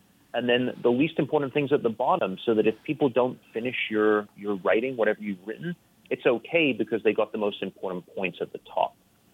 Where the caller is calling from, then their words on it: North Carolina, United States; I'm actually in North Carolina today.